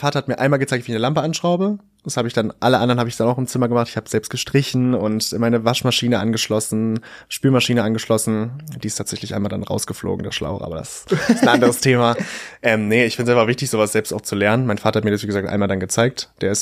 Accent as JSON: {"language": "German", "town": "Braunschweig", "region": "Lower Saxony", "country": "Germany", "tie": "born or raised there", "said": "Ich bin in Dibbesdorf aufgewachsen."}